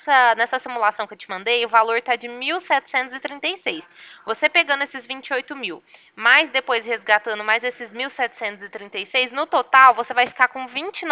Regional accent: Ribeirão Preto, São Paulo, Brazil; Eu sou daqui de Ribeirão Preto, estado de São Paulo.

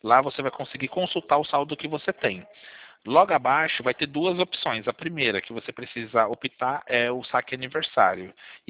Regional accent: Sorocaba, São Paulo, Brazil; Eu sou daqui de Sorocaba.

